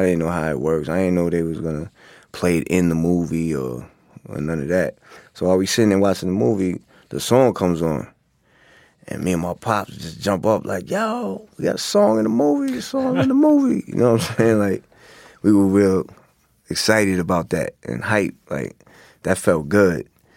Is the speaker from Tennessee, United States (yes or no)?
no; Queens, New York, United States; He's like, where y'all from? We said, we're from Queens.